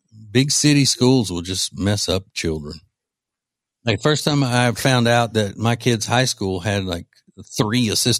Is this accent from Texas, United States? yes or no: no; Louisiana, United States; than what my wife and I grew up in Louisiana